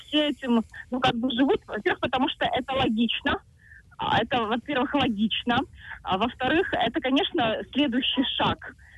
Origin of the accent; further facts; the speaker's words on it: Crimea, Ukraine; Я просто крымчанка, да. Я украинка